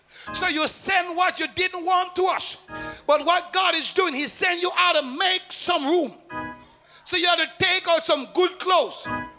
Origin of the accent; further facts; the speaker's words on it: Jamaica; I remember growing up in Jamaica